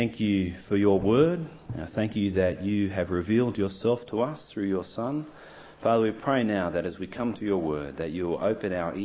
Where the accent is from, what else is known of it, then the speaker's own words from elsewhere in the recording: Australia; We love being Australians. I love being Australian. It is fantastic.